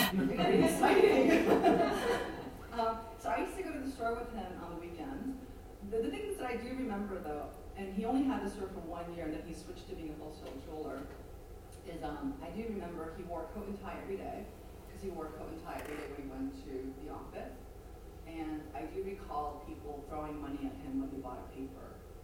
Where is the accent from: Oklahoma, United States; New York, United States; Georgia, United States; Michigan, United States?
New York, United States; New York City; I grew up very modestly in Queens, New York.